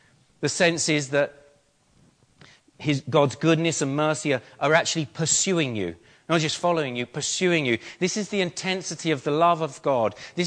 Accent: London, United Kingdom; I was brought up in London

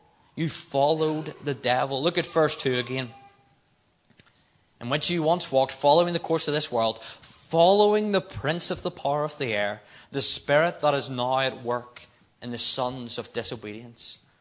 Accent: Northern Ireland, United Kingdom; being Northern Irish

